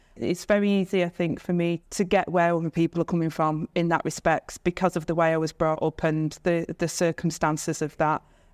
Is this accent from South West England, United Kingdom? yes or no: no; Stockport, North West England, United Kingdom; But yeah, I grew up in Stockport on this council estate, and the police put a police station at the end of the estate during my time on there because it was considered a no-go zone for authorities.